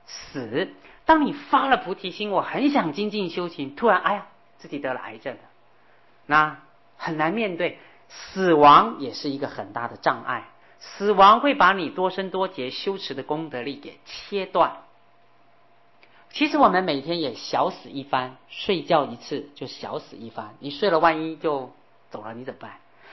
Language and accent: Chinese; China; 我们中国人